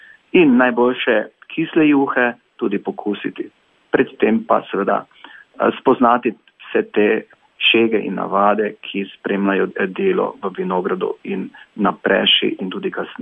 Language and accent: Slovenian; Styria, Slovenia; kajti Štajerci smo znani po dobrih vinih, ki so primerna za špricer vina.